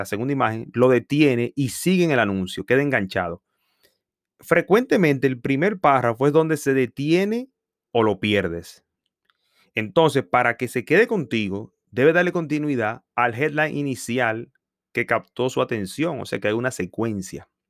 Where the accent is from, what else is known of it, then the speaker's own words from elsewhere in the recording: Dominican Republic; now in United States; Ando aquí en franela, como le dicen en mi país, República Dominicana.